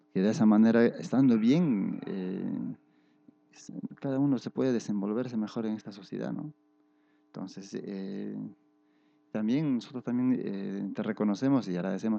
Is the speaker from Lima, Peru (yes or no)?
no; Ayacucho, Peru; Somos bastante religiosos, ayacuchanos, los chuchinos, tenemos nuestras costumbres